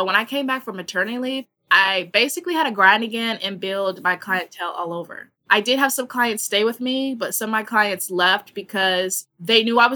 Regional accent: Kansas, United States; moved away as an adult; now in San Diego, United States; I had moved from Kansas, my home state, to San Diego, and I was working at Massage Envy as a receptionist.

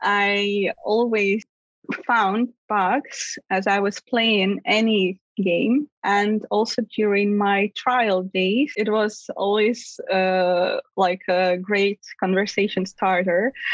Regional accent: Moscow, Russia; moved away as an adult; now in Berlin, Germany; I came to Berlin from Moscow. I was raised there to study at the university.

